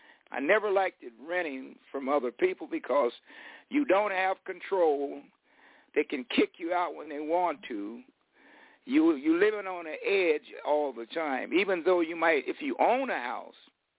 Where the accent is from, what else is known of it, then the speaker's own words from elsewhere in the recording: Fresno, California, United States; I grew up in West Fresno. It's a small poverty area of Fresno. And I was born poor, grew up poor